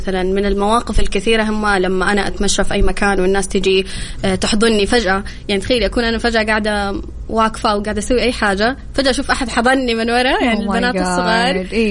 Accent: Saudi Arabia; أني أشتري بيت هنا في السعودية، لأنه أنا تربيت هنا في السعودية

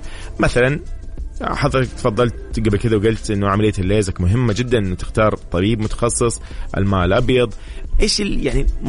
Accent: Saudi Arabia; الشهر المهم لنا نحن كسعوديين

